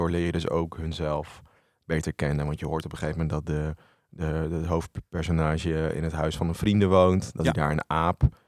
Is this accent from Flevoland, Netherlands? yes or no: no; Barneveld, Gelderland, Netherlands; Nou, ik werk sinds kort in een museum in Barneveld, waar ik vandaan kom, oorspronkelijk.